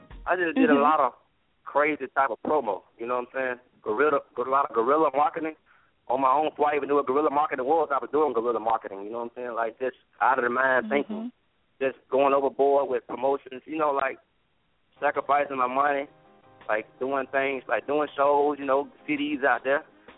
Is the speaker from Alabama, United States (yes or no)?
yes; Alabama, United States; Born and raised in Alabama, you know what I'm saying? I won't never leave Alabama.